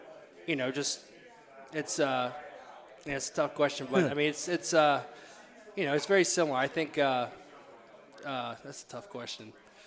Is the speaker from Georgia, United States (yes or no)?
yes; Savannah, Georgia, United States; With Coach DeMasi, you know, growing up in Savannah, we always knew of each other.